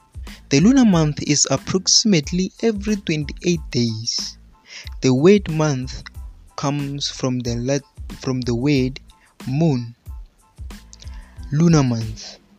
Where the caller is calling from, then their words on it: South Africa; and I'm broadcasting live from South Africa.